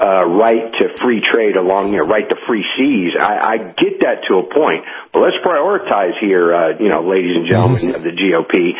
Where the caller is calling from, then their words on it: Tampa, Florida, United States; in Seminole Heights.